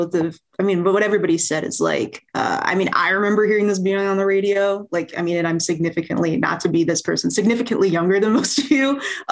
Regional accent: Ohio, United States; I'm from Ohio. So like, you know, in the Rust Belt, like … a big deal.

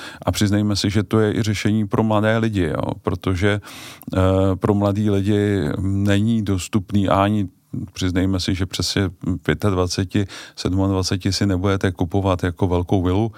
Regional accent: Bohemia, Czechia; A přitom jsem jim říkal, jsem z Čech, ukaž mi mapu

